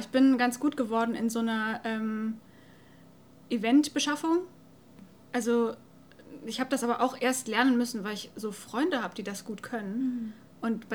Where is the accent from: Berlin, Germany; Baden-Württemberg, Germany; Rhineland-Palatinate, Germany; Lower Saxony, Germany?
Baden-Württemberg, Germany; ich bin tatsächlich nochmal auch nach Stuttgart gefahren. Ich komme da aus der Nähe, aus dieser besagten schwäbischen Kleinstadt.